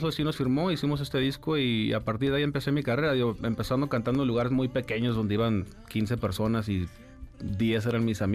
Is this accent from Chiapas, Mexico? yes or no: no; Tijuana, Baja California, Mexico; en la época cuando empecé a conocer la calle en mi adolescencia en Tijuana